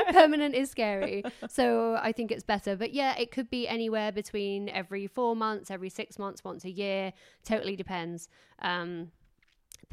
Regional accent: England, United Kingdom; I'm too English to say no.

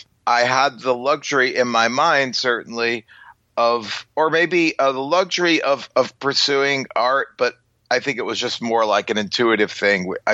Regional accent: Long Island, New York, United States; Growing up in Long Island on the South Shore

